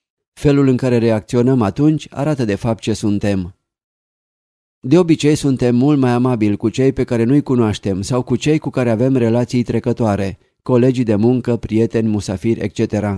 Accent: Romania; și eu sunt român

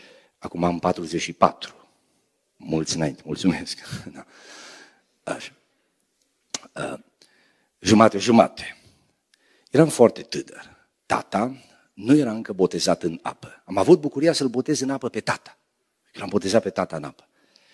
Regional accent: Bihor County, Romania; acolo în părțile Biușului, unde am copilărit, în Bihor

